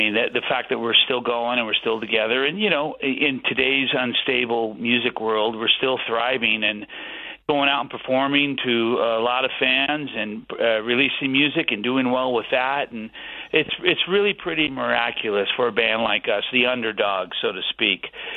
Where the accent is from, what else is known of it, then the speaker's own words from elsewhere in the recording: Los Angeles, California, United States; We were raised in Hollywood on the streets of L.A.